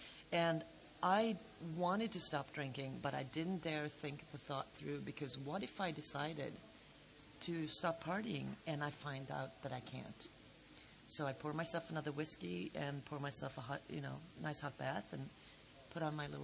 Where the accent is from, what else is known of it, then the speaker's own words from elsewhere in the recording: Stockholm, Stockholm County, Sweden; I'm from, I'm an alcoholic from Stockholm, Sweden.